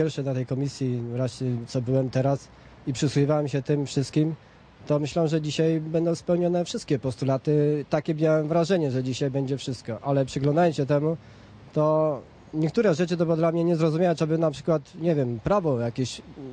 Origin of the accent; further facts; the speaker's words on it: Greater Poland Voivodeship, Poland; I jestem z Wielkopolski jako mały rolnik